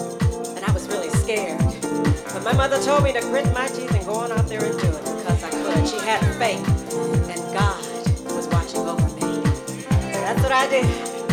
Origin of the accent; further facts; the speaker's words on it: Detroit, Michigan, United States; That's right, Detroit, my hometown.